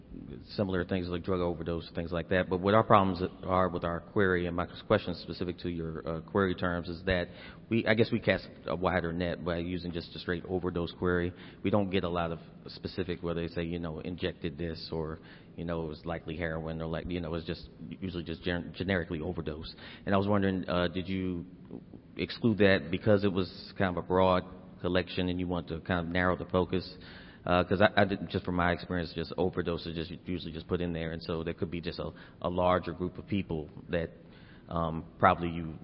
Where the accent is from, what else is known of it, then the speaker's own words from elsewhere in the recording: Maryland, United States; I'm from Maryland.